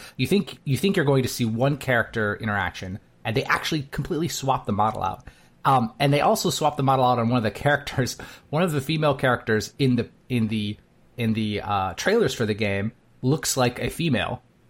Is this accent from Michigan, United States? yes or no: yes; Michigan, United States; Well, we could bore the audience by talking about Michigan, because you know I grew up in Michigan.